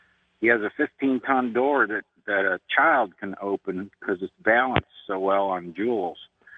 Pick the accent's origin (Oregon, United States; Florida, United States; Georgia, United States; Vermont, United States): Florida, United States; Port Charles; from Port Charles, Florida.